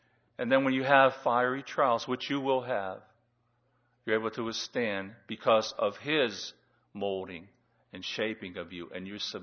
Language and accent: English; Pittsburgh, Pennsylvania, United States; as I was growing up in Pittsburgh area, we had open hearth furnaces.